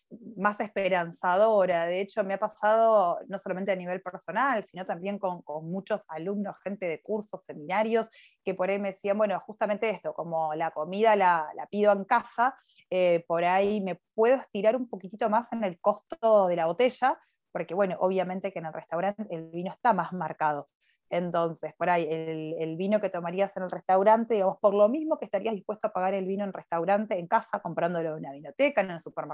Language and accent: Spanish; Argentina; En general, los argentinos en materia de tinto somos muy de Malbec